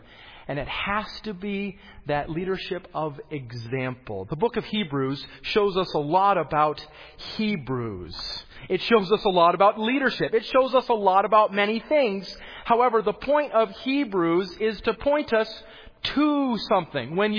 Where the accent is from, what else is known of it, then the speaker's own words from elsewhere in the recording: Rocky Mountains, United States; I was born and raised in the Rockies, and I love backpacking.